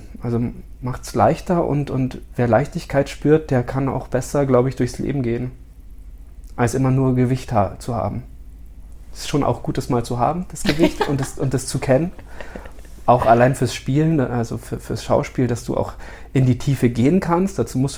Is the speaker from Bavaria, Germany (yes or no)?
yes; Munich, Bavaria, Germany; bin ich halt total in München groß geworden und habe halt dieses Städtische auch erlebt, so. Und bin deswegen nicht nur so ein bayerischer Bauer